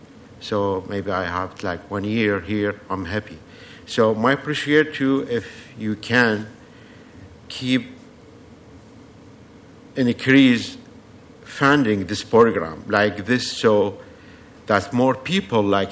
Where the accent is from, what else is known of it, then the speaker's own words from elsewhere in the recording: Baghdad, Baghdad Governorate, Iraq; English is a second language; moved away as an adult; now in United States; I am from Iraq, Baghdad. I am come here on state 2013